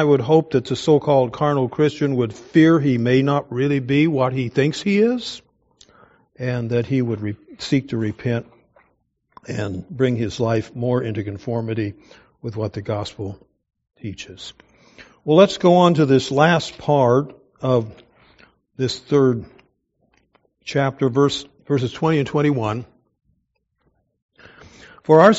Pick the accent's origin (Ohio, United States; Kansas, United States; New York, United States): Kansas, United States; Wichita; born there; now in Oregon, United States; it says I was born in Wichita, Kansas at the St. Francis Hospital.